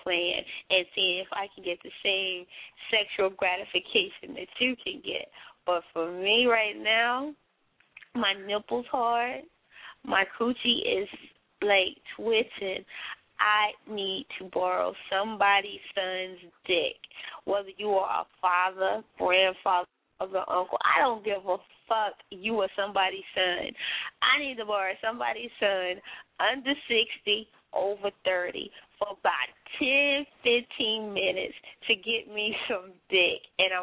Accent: the South, United States; Okay, well, I'm from the South

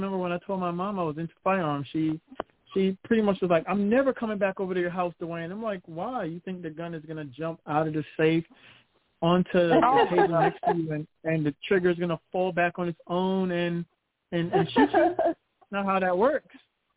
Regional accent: Brooklyn, New York, United States; I grew up in Brooklyn, New York, and it's so bad in a place like Brooklyn, New York, or just New York as a whole

